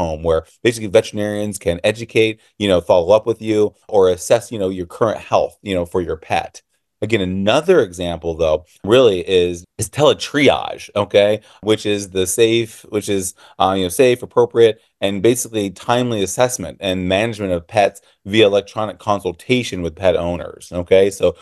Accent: Illinois, United States; I am from Illinois.

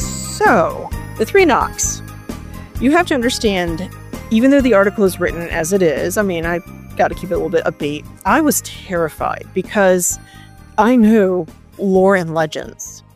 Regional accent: Florida, United States; You know, he lived in Missouri. I grew up in Florida.

